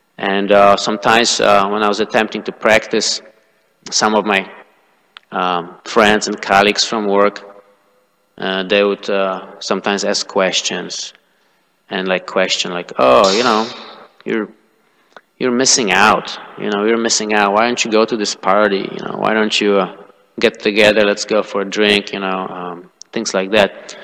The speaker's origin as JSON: {"language": "English", "country": "Poland", "second_language": "English", "said": "I read it in my home country in Poland. I read it in Polish"}